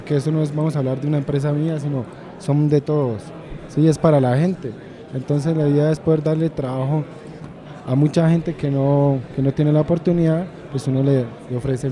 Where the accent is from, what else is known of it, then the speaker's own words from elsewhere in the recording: Colombia; Como buen colombiano rebuscador del dinero